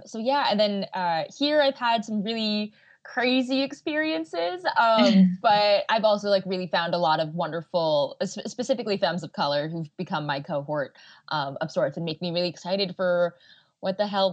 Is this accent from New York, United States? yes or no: no; New Jersey, United States; I mean, I grew up in New Jersey. I'm a third gen South Asian. I grew up in very, you know, predominantly white spaces.